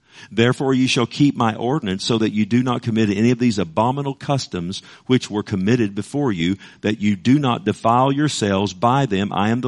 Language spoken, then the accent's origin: English; United States; I love my country. I serve my country. I'm very thankful I'm an American, aren't you?